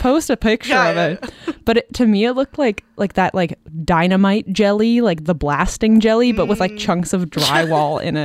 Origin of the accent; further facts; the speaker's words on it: Nanaimo, British Columbia, Canada; Yeah, I'm from Nanaimo